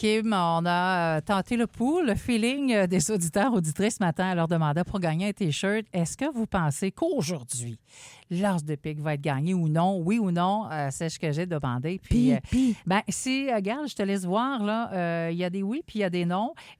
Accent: Quebec, Canada; au Québec et même chez nous, en Outaouais.

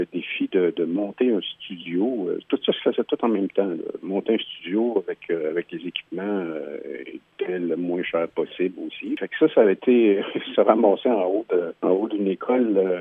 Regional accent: Maniwaki, Quebec, Canada; also born or lived in Gatineau; Je suis parti de Maniwaki, j'avais 17 ans. Je suis revenu à 20 ans pour faire ce contrat-là. Je suis retourné ensuite à Gatineau.

